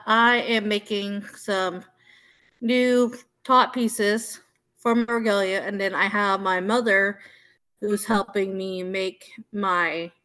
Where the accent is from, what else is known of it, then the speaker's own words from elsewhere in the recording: California, United States; I'm 22 years old. I come from the Round Valley Indian Tribes Reservation.